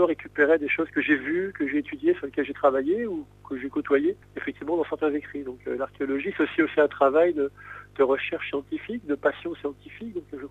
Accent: Saint-Quentin, Hauts-de-France, France; Je suis originaire de Picardie, comme vous l'avez compris, donc de Saint-Quentin, exactement, qui est une ville industrielle et post-industrielle

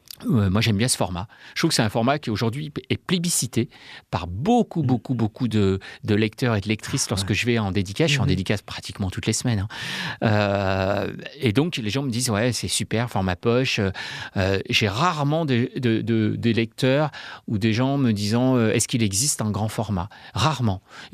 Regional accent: France; Je suis français et je trouve qu'il y a de merveilleux sites en France

